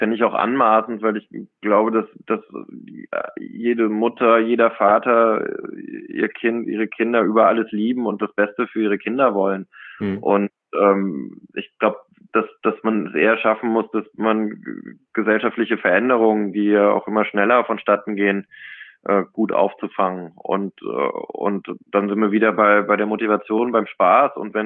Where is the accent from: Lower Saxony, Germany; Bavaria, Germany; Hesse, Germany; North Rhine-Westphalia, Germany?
North Rhine-Westphalia, Germany; Cologne; ich bin tief im Herzen natürlich eine Kölsche Junge, also bin Rheinländer, bin in Köln sozialisiert und bin jedes Jahr im Karneval zu Hause, meine Familie ist dort, die meisten Freundinnen und Freunde sind dort